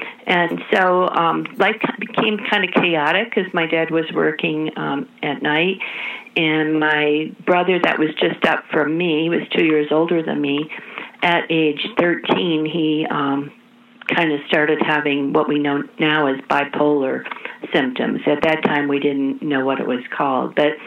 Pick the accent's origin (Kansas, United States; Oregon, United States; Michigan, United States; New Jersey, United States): Michigan, United States; Grand Rapids; Yeah, I was born in Grand Rapids, Michigan.